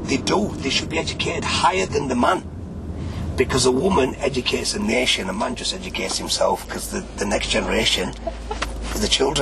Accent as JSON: {"language": "English", "town": "Handsworth", "region": "West Midlands", "country": "United Kingdom", "tie": "born or raised there", "said": "I still live at Handsworth. Mm-hmm. Still born, I'm born and bred in Handsworth. I still live in Handsworth."}